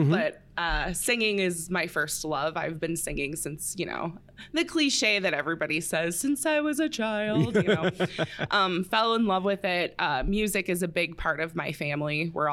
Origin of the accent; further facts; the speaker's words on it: South Dakota, United States; And then, yeah, found my way back here in Sioux Falls. I'm from South Dakota. And yeah, I've been back for about 6 years now